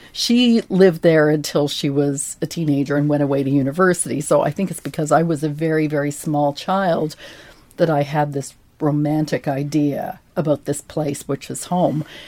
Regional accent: Roscommon, Connacht, Ireland; my early years growing up in Roscommon. And part of the reason is because it's a very special place to me. It's a place where I go back to, and I think, this is still home for me.

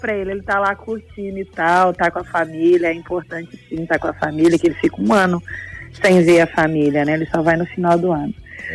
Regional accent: Belo Horizonte, Minas Gerais, Brazil; Eu sou de Belo Horizonte mesmo.

